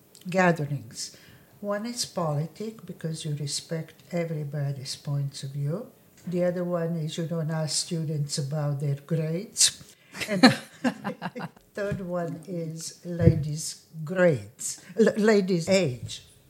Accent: Dubrovnik, Dubrovnik-Neretva County, Croatia; English is a second language; Before the Second World War, in my hometown, which used to be Republic of Dubrovnik

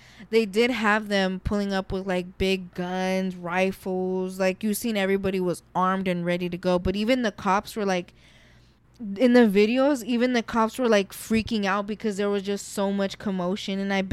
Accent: Las Vegas, Nevada, United States; Because, like, when you're born and raised in Vegas, the only thing you can do is pull up to Circus with your friends for the day.

